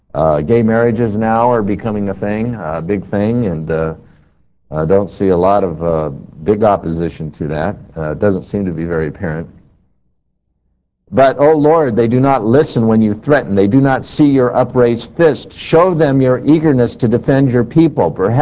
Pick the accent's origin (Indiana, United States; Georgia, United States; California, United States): California, United States; Garden Grove; I grew up in Garden Grove, I grew up in Brookhaven Street where there are eucalyptus lining the whole street.